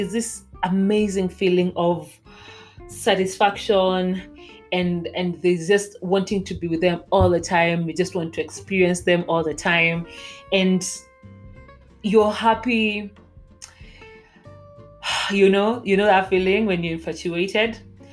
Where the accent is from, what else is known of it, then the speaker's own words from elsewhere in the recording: Kenya; I know, like I'm Kenyan, but really.